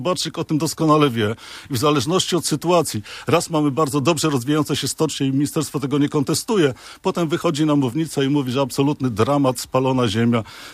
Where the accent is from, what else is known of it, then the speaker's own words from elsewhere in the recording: Gdynia, Pomeranian Voivodeship, Poland; natomiast jestem z Gdyni. A dla gdynianina Gdynia i Arka to jest to samo.